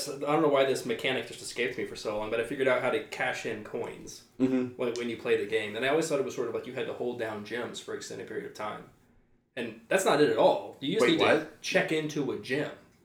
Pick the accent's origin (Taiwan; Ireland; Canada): Ireland; We're stereotypes, aren't we? We're Irish people talking about potatoes.